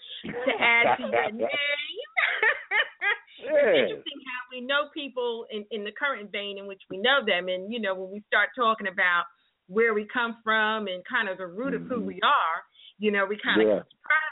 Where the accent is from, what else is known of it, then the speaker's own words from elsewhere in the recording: New York City, New York, United States; I'm originally from the Bronx, New York City.